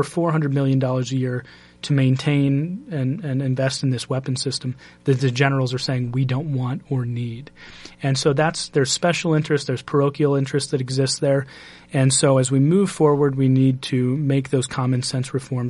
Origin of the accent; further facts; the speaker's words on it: Boone, Iowa, United States; Boone, Iowa, my hometown.